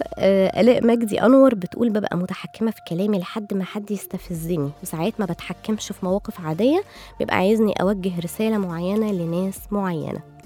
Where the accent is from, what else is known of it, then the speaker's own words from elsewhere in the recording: Egypt; وده النظرية اللي كانت منتشرة عندنا في مصر